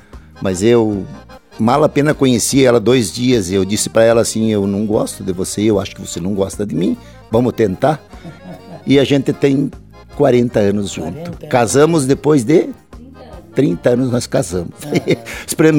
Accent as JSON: {"language": "Portuguese", "town": "Campo Erê", "region": "Santa Catarina", "country": "Brazil", "tie": "born or raised there", "said": "meus avós vieram de lá e vieram para Erechim. De lá, então, vieram para Campo Herê, e eu tenho consciência que cresci em Campo Herê, Santa Catarina. Ali eu cresci, ali eu estudei."}